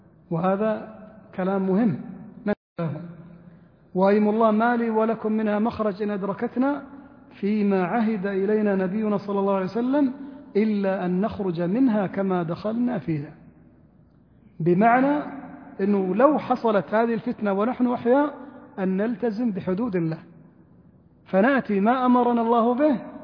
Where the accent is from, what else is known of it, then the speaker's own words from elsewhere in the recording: Saudi Arabia; في بلادنا السعودية